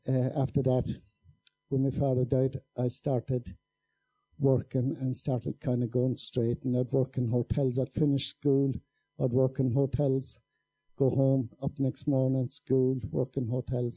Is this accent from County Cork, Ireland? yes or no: yes; Kinsale, County Cork, Ireland; But I was born in Kinsale, and I was born to a pretty poor family.